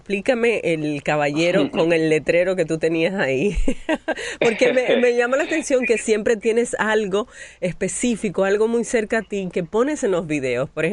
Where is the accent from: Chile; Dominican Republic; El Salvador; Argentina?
Dominican Republic; yo soy dominicana, de ahí la broma